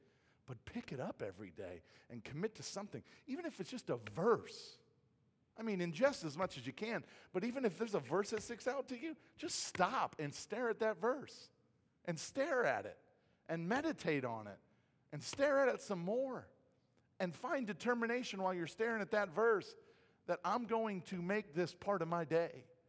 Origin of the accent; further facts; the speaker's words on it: Midwest, United States; because I'm from the Midwest.